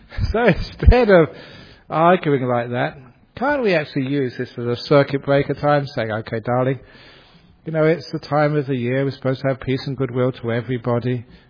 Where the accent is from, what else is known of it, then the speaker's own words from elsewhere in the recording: Australia; I'm from Australia. I'm a Buddhist monk.